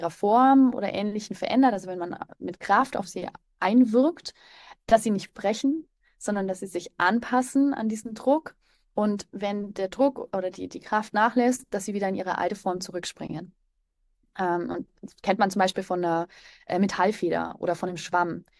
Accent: Nuremberg, Bavaria, Germany; also ich komme eigentlich aus Nürnberg, habe in Nürnberg recht schlechte Erfahrungen gemacht im Krankenhaus

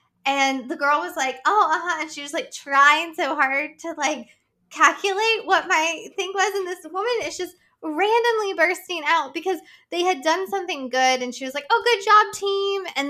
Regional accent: West Virginia, United States; I'm from Boone County.

